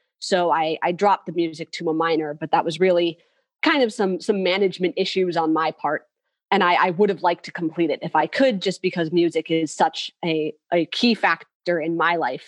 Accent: New Britain, Connecticut, United States; I am from Connecticut originally, from Central Connecticut, New Britain specifically, which is right outside of Hartford, the capital.

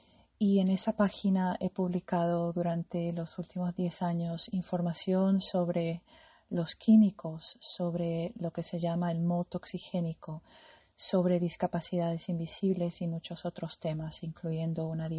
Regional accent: United States; born there; first language en; Spanish is a second language; Yo soy de los Estados Unidos, nací en los Estados Unidos, y el inglés es mi primer idioma.

